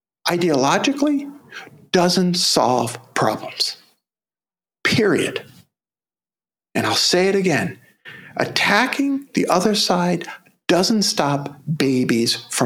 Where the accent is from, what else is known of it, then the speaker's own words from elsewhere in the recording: Brooklyn, New York, United States; I'm from Brooklyn.